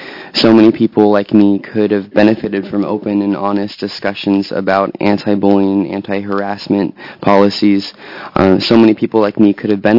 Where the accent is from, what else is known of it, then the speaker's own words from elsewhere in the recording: Gresham, Oregon, United States; I grew up in Oregon and attended San Barlow High School in the Gresham area.